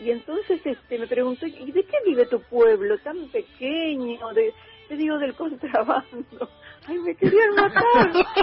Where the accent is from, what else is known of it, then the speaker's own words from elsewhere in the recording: San Antonio, Misiones, Argentina; el que fundó mi pueblo, San Antonio, fue un paraguayo.